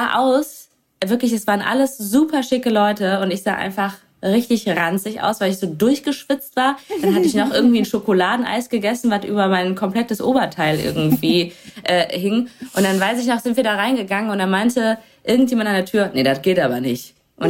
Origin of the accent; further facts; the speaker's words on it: Duisburg, North Rhine-Westphalia, Germany; now in Berlin, Germany; ich bin ja nicht mehr in Duisburg groß geworden, sondern in Duisburg-Bahl, so ein wirklich kleinem Dorf.